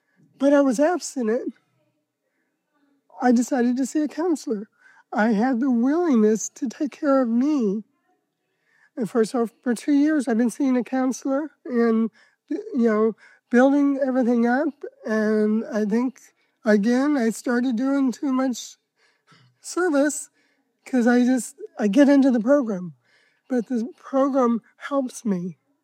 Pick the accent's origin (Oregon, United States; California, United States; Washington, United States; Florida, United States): Oregon, United States; from Oregon.